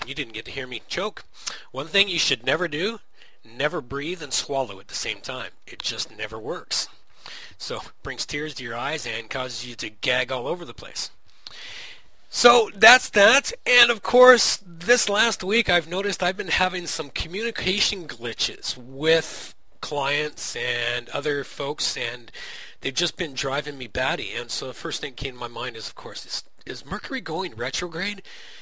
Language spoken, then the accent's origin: English; Canada; I don't live in the States, so I'm Canadian, live up here in Canada.